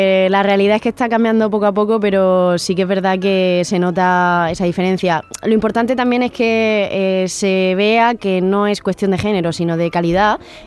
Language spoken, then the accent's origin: Spanish; Region of Murcia, Spain; la de la región de Murcia, que es de donde yo soy